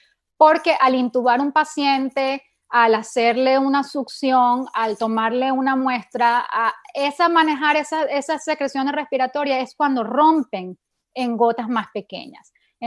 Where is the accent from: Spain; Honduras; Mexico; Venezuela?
Venezuela; Yo soy de Venezuela y pues también nos encanta reunirnos en familia